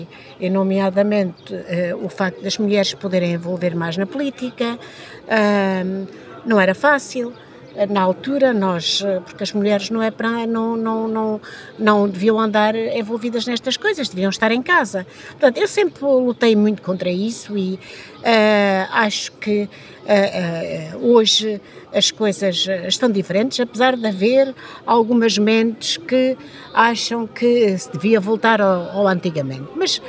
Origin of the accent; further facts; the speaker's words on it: Fratel, Centro, Portugal; eu regressei à minha terra, que é o Fratel, a Vila Velha de Roda